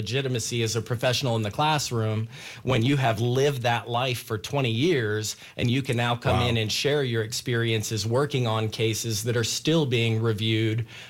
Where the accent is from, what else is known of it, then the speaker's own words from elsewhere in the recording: Texas, United States; So I had an interest in teaching and coaching from a really young age, but I grew up in Texas.